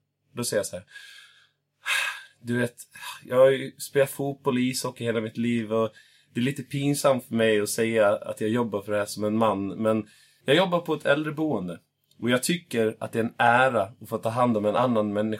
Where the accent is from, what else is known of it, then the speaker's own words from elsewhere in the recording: Gotland, Sweden; born there; Att vi är födda på Gotland.